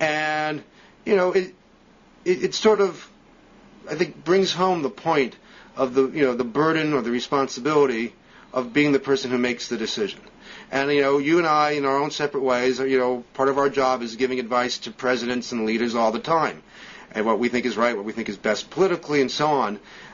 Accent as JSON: {"language": "English", "country": "United States", "said": "as an American, I feel kind of privileged to be able to talk to people who were in the room"}